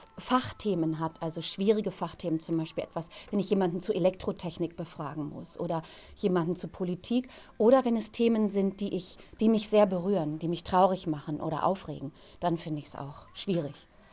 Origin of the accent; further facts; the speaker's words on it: North Germany, Germany; now in Stuttgart, Germany; Ich bin vor fast 20 Jahren nach Stuttgart gezogen. Ich komme eigentlich aus dem Norden